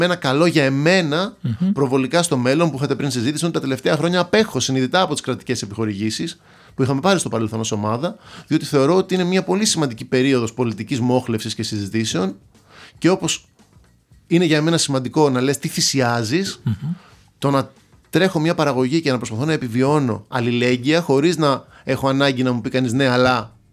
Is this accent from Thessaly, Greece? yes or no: no; Athens, Attica, Greece; Μεγαλώνοντας στην Αθήνα, έχοντας καταβολές από την Κρήτη και από την Λακωνική Μάνη, τα τελευταία χρόνια έχω κάνει μια σταδιακή μεταστροφή και έχω έναν έρωτα ζωής με τη Θεσσαλονίκη.